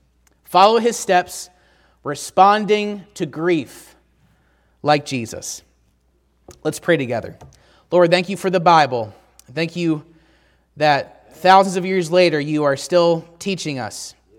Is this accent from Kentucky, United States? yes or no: no; Pennsylvania, United States; Growing up in Pennsylvania, I have a vivid memory of what is called the Blizzard of 1993.